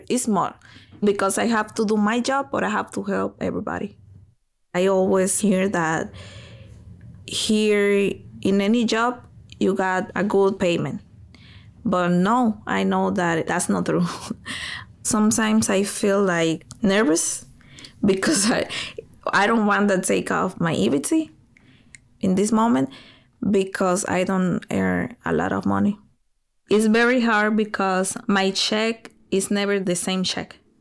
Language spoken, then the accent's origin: English; Dominican Republic; English is a second language; now in Chicago, United States; I'm from Dominican Republic. I only have 7 years here in Chicago and the United States.